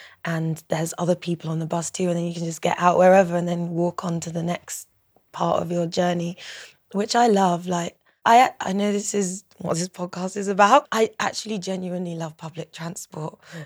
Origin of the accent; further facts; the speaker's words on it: Jamaica; I think he picked up on that I am Jamaican too.